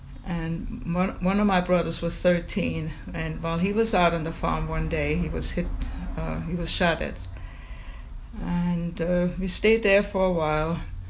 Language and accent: English; Schwäbisch Gmünd, Baden-Württemberg, Germany; moved away; My hometown was Schwäbisch Gmünd. It's in the south of Germany, mm-hmm. About an hour from the Stuttgart, which is the main city.